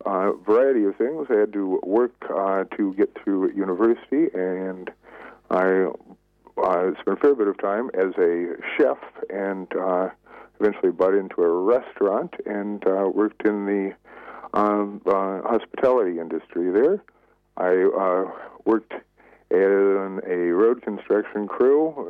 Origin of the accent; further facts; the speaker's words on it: Amarillo, Texas, United States; born there; actually born in Amarillo, Texas.